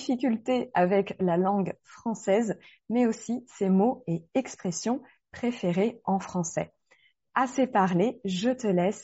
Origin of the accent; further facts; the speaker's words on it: Turkey; French is a second language; Je suis turque et j'habite en Turquie. J'ai 38 ans. Je suis mariée et j'ai deux enfants.